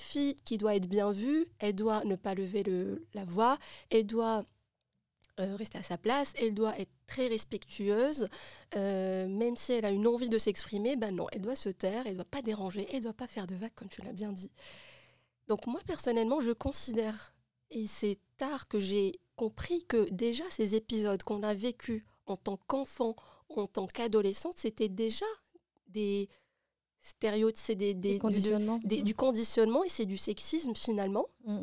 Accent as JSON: {"language": "French", "town": "Casablanca", "region": "Casablanca-Settat", "country": "Morocco", "tie": "born or raised there", "moved": "as an adult", "lives_now": "France", "said": "je suis marocaine aussi. Je suis née à Casablanca et j'ai grandi là-bas donc jusqu'à l'âge de 18 ans. Et c'était dans un quartier populaire et je suis arrivée en France à l'âge de 18 ans. J'en ai 37 aujourd'hui."}